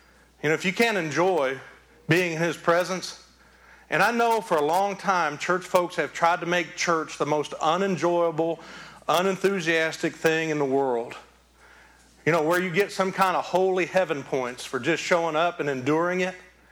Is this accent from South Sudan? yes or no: no; Detroit, Michigan, United States; Point being, I'm from Detroit anyway, I don't care.